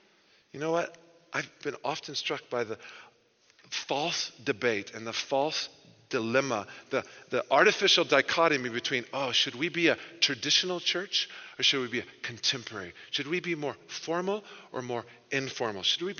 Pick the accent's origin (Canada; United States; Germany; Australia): United States; the South; now in South Africa; from one of the rudest, impolite, uncourteous societies in the world, I'm ashamed to say, but yet I grew up in the South.